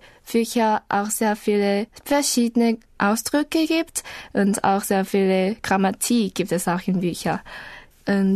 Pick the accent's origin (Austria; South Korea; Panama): South Korea; German is a second language; ich komme aus Südkorea. Und ich lerne Deutsch